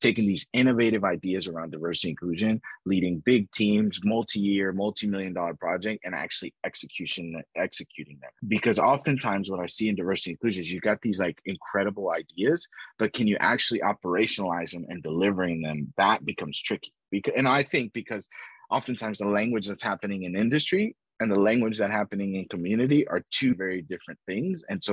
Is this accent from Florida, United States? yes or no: no; Texas, United States; also born or lived in New York; But essentially, I was born in New York. I grew up in Texas. My parents are immigrants from Colombia.